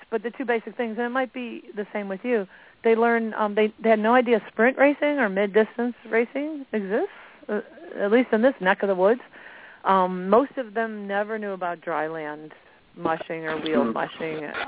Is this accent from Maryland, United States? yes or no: yes; Maryland, United States; I grew up in Maryland, and I would vacation and went to school near this resort area.